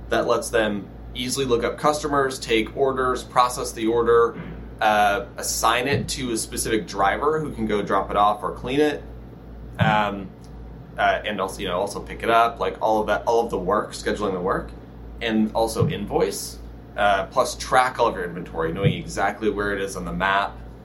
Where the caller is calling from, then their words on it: Los Angeles, California, United States; Los Angeles, California. It's 93 degrees today.